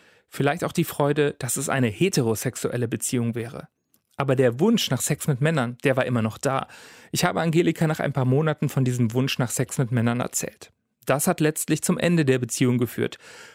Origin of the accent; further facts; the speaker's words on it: Bavaria, Germany; ich bin auf dem Land aufgewachsen, in einer katholischen Kleinstadt in Bayern.